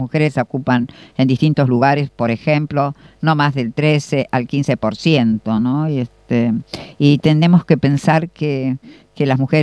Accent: San Martín, Buenos Aires Province, Argentina; que soy del distrito de San Martín, de la provincia de Buenos Aires

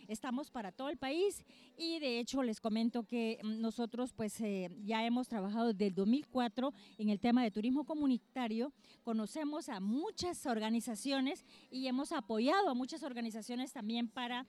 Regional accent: Guatemala; yo creo que mi mensaje como guatemalteca

